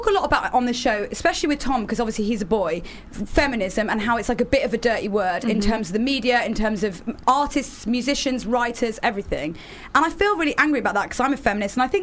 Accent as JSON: {"language": "English", "town": "Stratford-upon-Avon", "region": "West Midlands", "country": "United Kingdom", "tie": "born or raised there", "said": "I grew up in Stratford-upon-Avon, Shakespeare"}